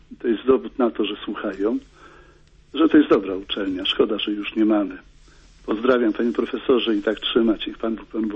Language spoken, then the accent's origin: Polish; Warsaw, Masovian Voivodeship, Poland; jestem z Warszawy, jestem lekarzem wojskowym, absolwentem promocja 1976 rok.